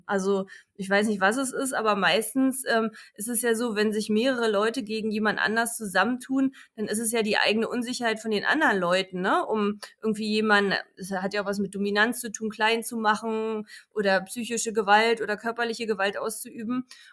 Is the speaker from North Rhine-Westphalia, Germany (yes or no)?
no; Kyritz, Brandenburg, Germany; Also ich war ja ursprünglich, bin ich ja aus Küritz an der Knatter